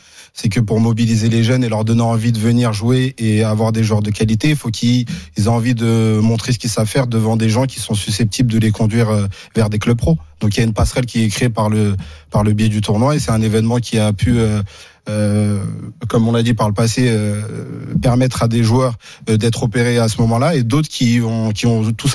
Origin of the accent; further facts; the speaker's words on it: Île-de-France, France; comme on vient de l'Île-de-France, on a démarré par Paris